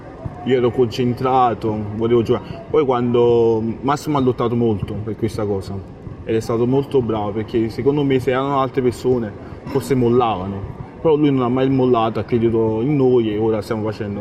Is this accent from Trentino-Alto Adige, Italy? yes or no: no; Campania, Italy; born there; siamo nati in Italia, tutti in Italia, a Castelvolturno, a Pozzuoli o altre parti, e i nostri genitori vengono dall'Africa, dalla Nigeria